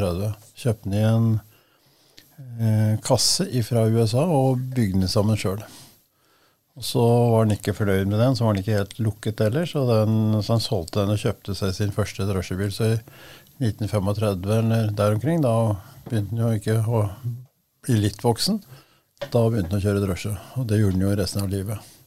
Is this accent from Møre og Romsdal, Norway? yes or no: no; Rendalen, Innlandet, Norway; var jo født I 1913, og jeg har vokst opp på gardsbruket I Rendalen, og av mange søsken